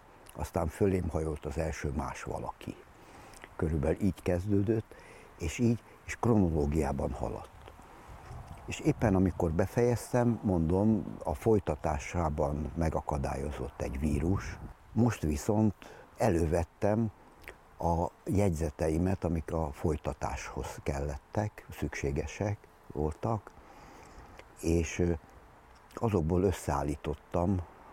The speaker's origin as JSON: {"language": "Hungarian", "region": "Budapest", "country": "Hungary", "tie": "born there", "said": "vidékről érkeztem, vidéki kollégista is voltam, és felfedeztem Budapestet, a szülővárosomat is újból"}